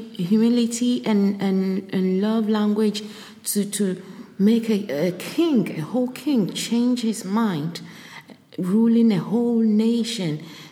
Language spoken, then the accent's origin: English; Ghana; So my life in Ghana was not rosy at all.